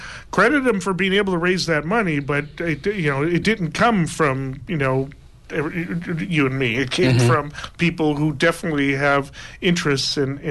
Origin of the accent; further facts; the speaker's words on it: California, United States; I come from the Bay Area, too. I don't really consider any part of Humboldt County urban